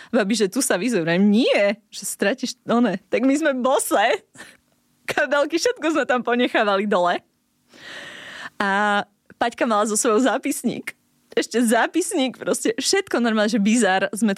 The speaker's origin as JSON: {"language": "Slovak", "town": "Dolný Kubín", "region": "Žilina Region", "country": "Slovakia", "said": "My sme vlastne 4 kamošky, čo sme z Dolného Kubína."}